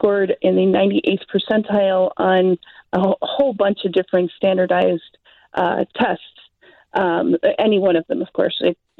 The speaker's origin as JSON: {"language": "English", "town": "Chicago", "region": "Illinois", "country": "United States", "said": "I am a Chicagoan. Go Chicago. Love Chicago."}